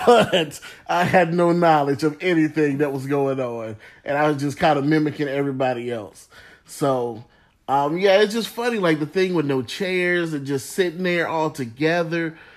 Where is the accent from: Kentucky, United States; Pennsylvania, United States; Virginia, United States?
Virginia, United States; Richmond; I actually went to Jumah in my hometown, Richmond, Virginia, and went to the masjid